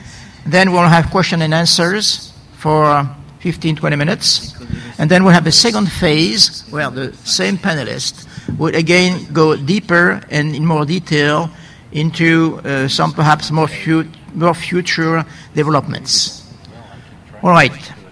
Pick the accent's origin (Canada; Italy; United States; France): France; have organized this workshop. I'm from France.